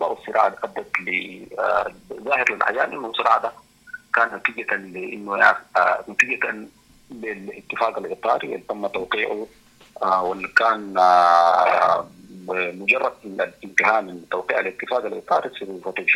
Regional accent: Sudan; moved away; لأنه فقدنا نحن بيوتنا وفقدنا بلدنا

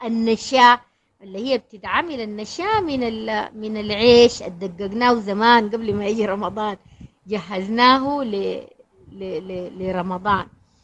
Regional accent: Sudan; عندنا في السودان

